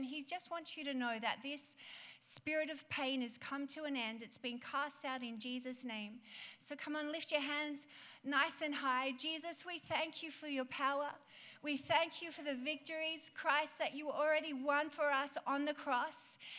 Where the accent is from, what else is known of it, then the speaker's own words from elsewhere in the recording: Australia; now in Dallas, United States; You know, growing up in Australia, I'm one of five girls.